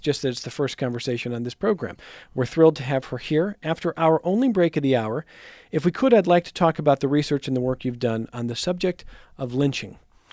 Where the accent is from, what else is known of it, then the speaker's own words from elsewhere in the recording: Ohio, United States; largely the school and suburban community I grew up in outside Cleveland, Ohio.